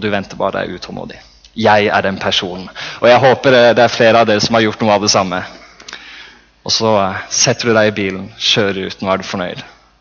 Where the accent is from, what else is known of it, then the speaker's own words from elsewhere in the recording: Porsgrunn, Telemark, Norway; siden jeg er fra Porsgrunn.